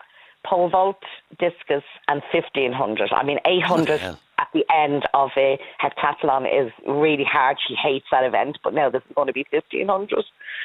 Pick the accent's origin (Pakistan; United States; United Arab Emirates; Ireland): Ireland; Dublin, Leinster; I'm from Dublin 4, yes.